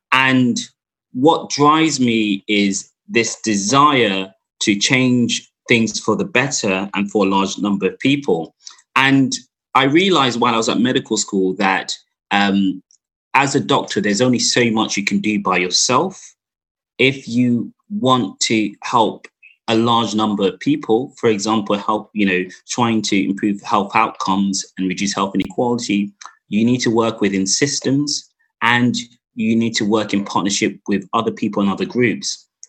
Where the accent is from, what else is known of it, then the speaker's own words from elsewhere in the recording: Stratford, London, United Kingdom; I grew up in Stratford, East London, the same location I work today.